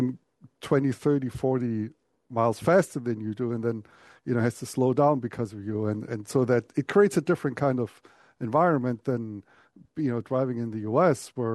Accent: Germany; moved away as an adult; now in United States; First, as a kid, when I grew up there in Germany

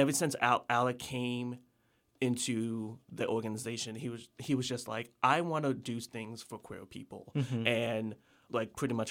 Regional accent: Virginia, United States; moved away; I moved here from Virginia, and I didn't, like, know anyone.

